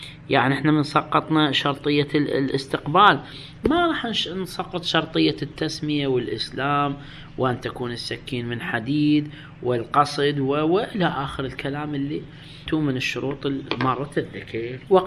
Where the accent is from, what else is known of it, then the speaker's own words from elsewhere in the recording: Iraq; اللي هنا احنا عندنا بالعراق يسموه القوزي